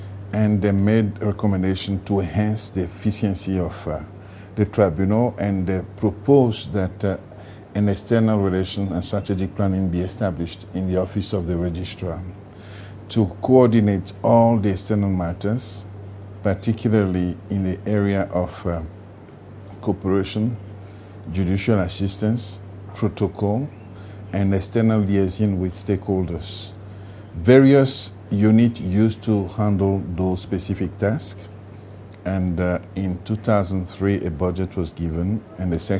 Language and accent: English; Togo; I'm originally from Togo, and I'm currently a Canadian citizen.